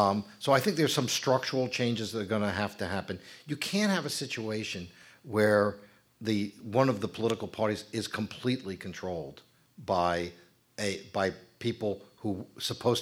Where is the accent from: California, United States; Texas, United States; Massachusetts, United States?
California, United States; Los Angeles; I don't advertise actively that I come from Los Angeles, in the sense that it has no cachet, it has less cachet, except in the middle of the winter. California's lost its mojo.